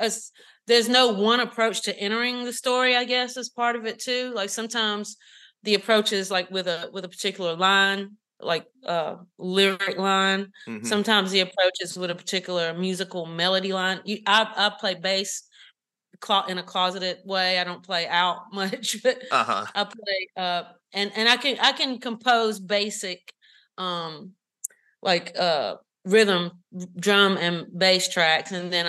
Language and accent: English; North Carolina, United States; also born or lived in Raleigh; I grew up in Eastern North Carolina, grew up in the church.